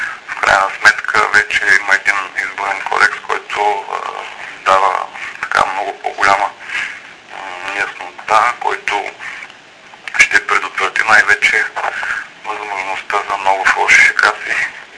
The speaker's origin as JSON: {"language": "Bulgarian", "town": "Sevlievo", "region": "Gabrovo Province", "country": "Bulgaria", "said": "аз съм от Севлиево"}